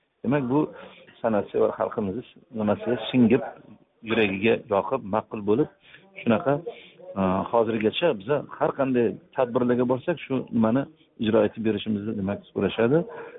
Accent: Tashkent, Uzbekistan; Toshkent shahrida Do'mbrobod degan mahalla bor, mahallada biz bitta mahallada tug'ilib o'sganmiz.

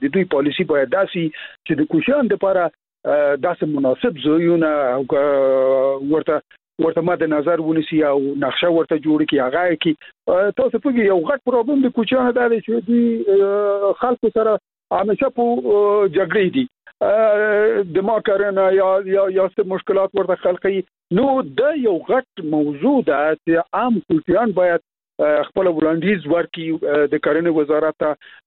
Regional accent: Logar, Afghanistan; زه خپله د لوګر یم

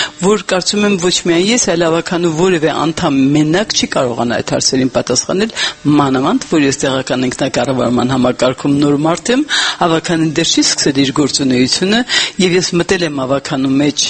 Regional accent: Yerevan, Armenia; բնակիչ ենք, վերջին հաշվով նախևառաջ Երևանցի ենք

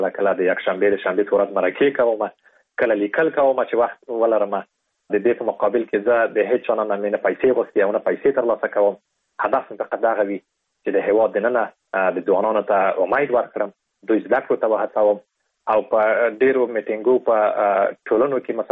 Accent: Afghanistan; په دې باندې می لیکلی وو چې زه د افغانستان یم

